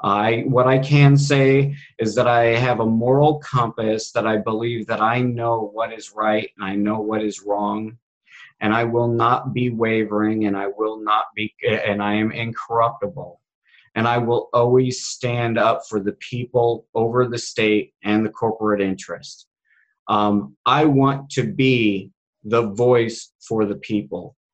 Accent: United States; And as an American Indian, I know from my culture what happens when you are dependent on government social welfare programs.

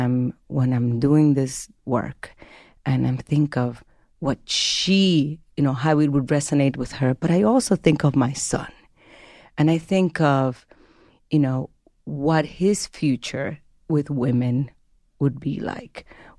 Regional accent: Dominican Republic; re-education of us Dominicans

